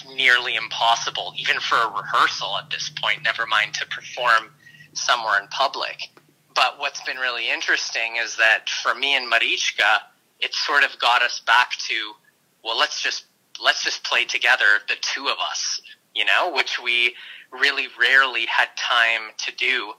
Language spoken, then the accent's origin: English; Toronto, Ontario, Canada; Like the first like duplex that I was born into was on High Park.